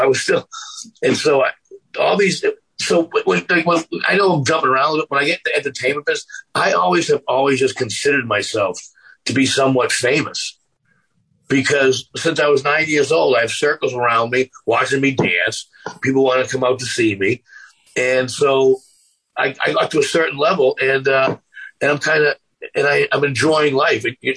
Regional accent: Malden, Massachusetts, United States; In my neighborhood where I grew up in Malden, you know, you kind of – bullying was legal back then.

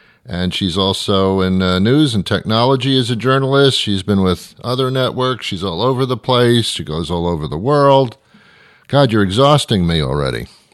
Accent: United Kingdom; As you know, I'm British through and through.

